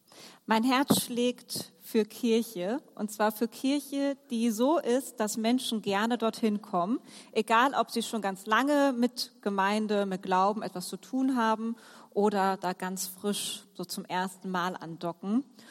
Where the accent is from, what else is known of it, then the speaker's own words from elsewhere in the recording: Hamburg, Germany; Ich komme aus Hamburg, bin dort geboren und aufgewachsen, bin aber wirklich sehr viel unterwegs in Deutschland